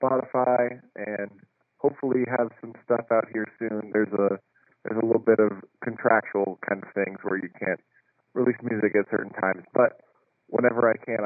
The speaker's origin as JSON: {"language": "English", "town": "Lincoln", "region": "Nebraska", "country": "United States", "tie": "born or raised there", "said": "Yep, I was born in Lincoln and grew up in Lincoln. I did a bunch of different choirs in Lincoln growing up."}